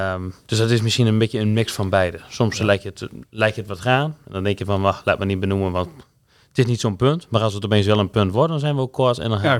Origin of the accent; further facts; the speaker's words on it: Winschoten, Groningen, Netherlands; ik kom uit Winschoten. En Winschoten staat erom bekend dat Oost-Groningen, Stug.